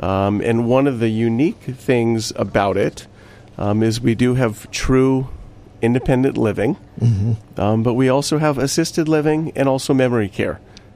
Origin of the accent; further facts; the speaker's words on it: Hawaii, United States; now in Massachusetts, United States; I am from Hawaii, and we moved out here a year and a half ago.